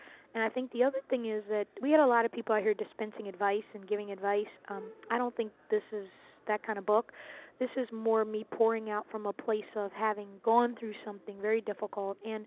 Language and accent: English; Virginia, United States; also born or lived in Munich, Germany; I was born actually in Munich, Germany, dad a military officer, and I was raised kind of all over, as most military kids are, but settled in Virginia.